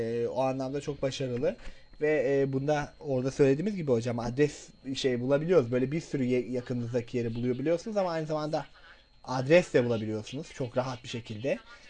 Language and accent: Turkish; Ordu, Turkey; Mesela ben Orduluyum.